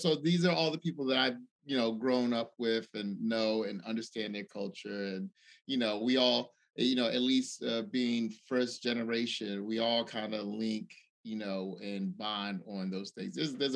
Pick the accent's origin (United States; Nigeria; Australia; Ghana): Nigeria; growing up, you know, I would tell people, oh yeah, I'm Nigerian.